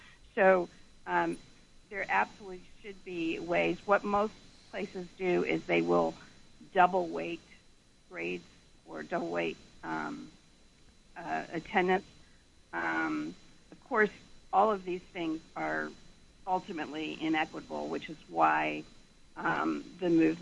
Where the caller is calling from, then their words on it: Brooklyn, New York, United States; I'm calling from Brooklyn.